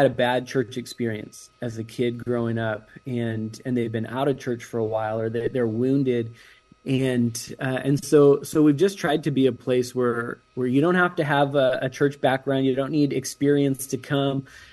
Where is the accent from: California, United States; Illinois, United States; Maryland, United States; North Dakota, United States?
California, United States; It used to be way more rural. We grew up in Sonoma County.